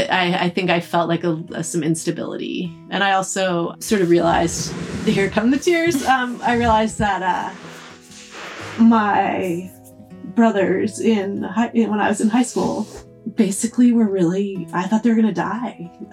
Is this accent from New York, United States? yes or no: no; Massachusetts, United States; moved away; I grew up outside of Boston, you grew up in Vermont